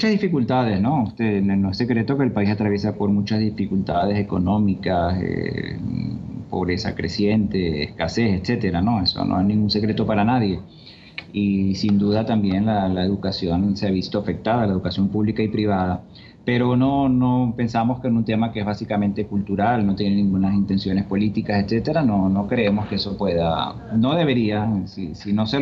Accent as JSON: {"language": "Spanish", "country": "Venezuela", "said": "como venezolanos que somos"}